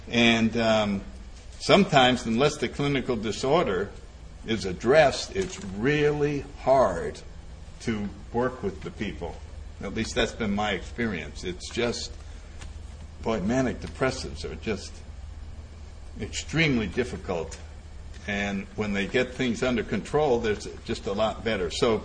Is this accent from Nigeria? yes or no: no; Connecticut, United States; Let's see, I grew up in Connecticut. I had polio as a kid. I was in a Catholic church.